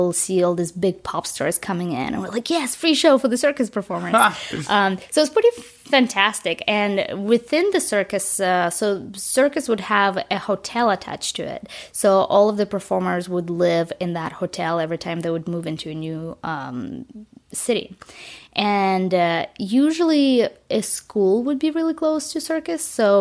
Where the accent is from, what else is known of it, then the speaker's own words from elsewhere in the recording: Crimea, Ukraine; I grew up in a tiny village in Russia. It was in Crimea, so it was Ukraine, Russia, Ukraine, now it's Russia again. The village was tiny, the conditions were really poor